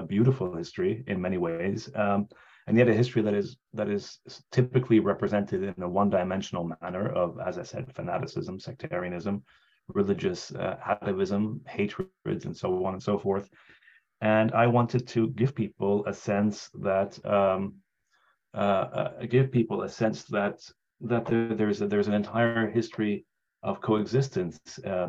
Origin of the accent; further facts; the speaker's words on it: Lebanon; I grew up in Lebanon during the war and the civil war in Lebanon.